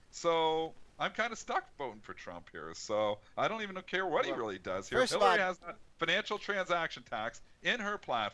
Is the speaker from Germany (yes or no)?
no; Canada; I'm Canadian.